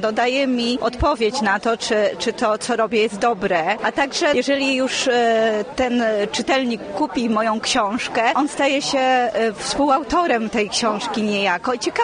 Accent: Uniejów, Łódź Voivodeship, Poland; Przyjechałam z Uniejowa.

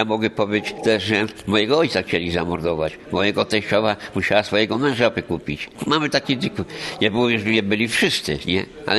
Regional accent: Wieruszów, Łódź Voivodeship, Poland; moved away; Ja też 5 lat, w 63 wyemigrowałem z Wieruszowa, nie było pracy po prostu, teraz Wieruszów się trochę rozwijał.

